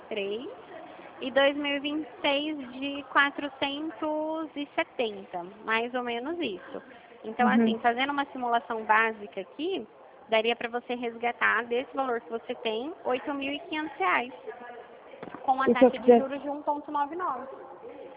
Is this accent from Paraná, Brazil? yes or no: no; Dracena, São Paulo, Brazil; Não, não sou de Curitiba. Eu sou de Dracena, fica aqui em São Paulo.